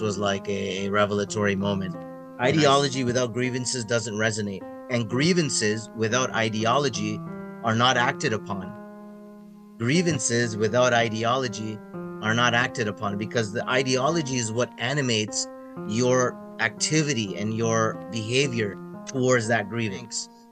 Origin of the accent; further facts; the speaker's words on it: Toronto, Ontario, Canada; I'm born and raised in Toronto, Canada, Indian Muslim background.